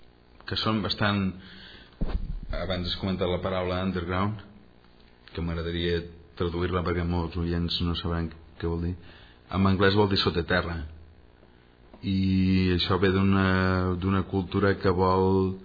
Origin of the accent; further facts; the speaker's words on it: Sarral, Catalonia, Spain; jo vaig néixer a Sarral. Jo sóc de poble, que passi que dels 20 als 30 me'ls he passat visquent en grans ciutats europees, americanes, inclús he estat a la Índia també.